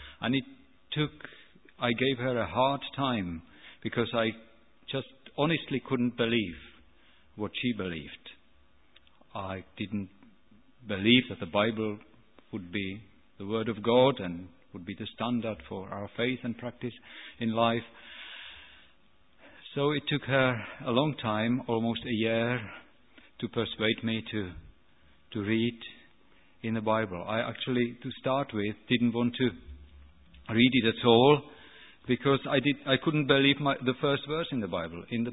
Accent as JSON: {"language": "English", "country": "Czechia", "tie": "born or raised there", "moved": "yes", "said": "I'm a born Czech. I grew up in Czechoslovakia under communism. I didn't like the system. I fled the communist system 25 years ago and went to Germany."}